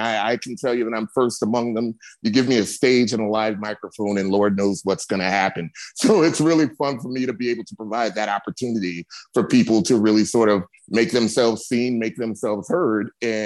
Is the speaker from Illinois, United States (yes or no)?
no; Cleveland, Ohio, United States; now in Los Angeles, United States; No, I'm not. I'm from Cleveland, Ohio.